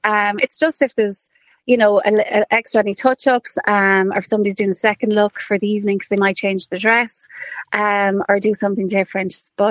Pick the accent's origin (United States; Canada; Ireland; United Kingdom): Ireland; Kilkenny, Leinster; I'm from Kilkenny.